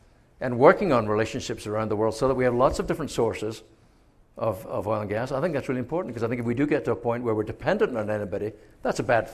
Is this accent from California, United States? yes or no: yes; California, United States; Well, I come from California. We can't drill for oil offshore California.